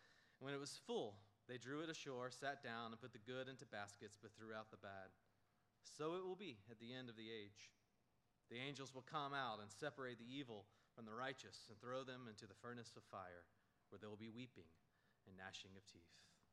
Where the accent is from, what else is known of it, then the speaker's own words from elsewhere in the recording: Florence, South Carolina, United States; Before that, I've lived my entire life in the South. So I was raised in Florence, South Carolina.